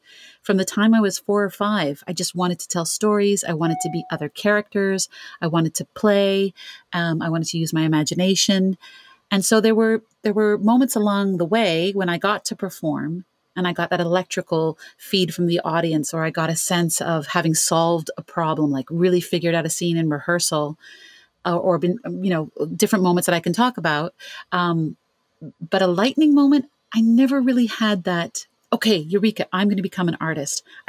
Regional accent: Ontario, Canada; I'm from Canada, from Ontario.

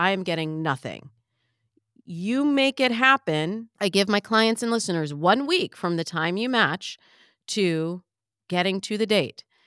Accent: Michigan, United States; I'm from the Midwest. We had corn in Michigan.

